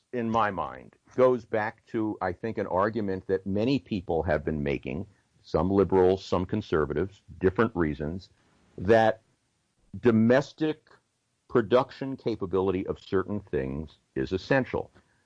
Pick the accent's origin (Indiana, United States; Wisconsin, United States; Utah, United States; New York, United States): New York, United States; I'm a New Yorker originally.